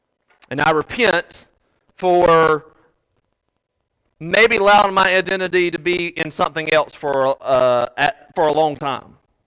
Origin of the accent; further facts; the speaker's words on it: United States; Growing up in Randolph County, I understood that one party was good and the other party was bad.